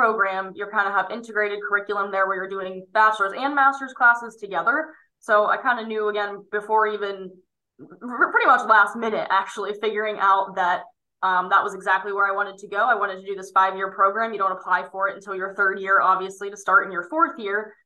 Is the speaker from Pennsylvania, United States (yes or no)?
yes; State College, Pennsylvania, United States; And actually again, being my hometown around, State College, Pennsylvania, with the Pennsylvania State University.